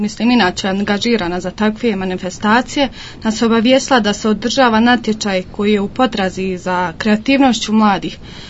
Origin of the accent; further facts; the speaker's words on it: Livno, Federation of Bosnia and Herzegovina, Bosnia & Herzegovina; now in Vareš, Bosnia and Herzegovina; maturantica sam u Mešovite srednje škole Norbert 2. Potičem iz Livna, trenutno živim u Varešu, u maloj školi ustanovi časnih sestara za odgoj i prihvat djeci.